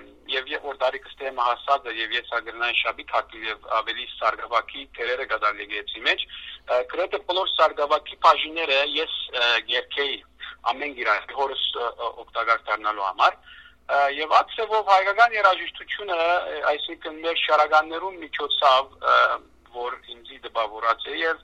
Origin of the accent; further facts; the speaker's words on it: Lebanon; also born or lived in Aleppo, Syria; now in Canada; ես Հալեբի մեջ ծնած եմ, ուրեմն եւ Հալեբ եւ Եկլիփանան փոխադրված ընտանիքով, իսկ դրոցս ուրեմն հաջախազ եմ Լիփանանի դպրոցներու մեջ եւ ավարտած, իսկ 55-ին ուրեմն ընտանիքով Կանադա փոխադրվեցանք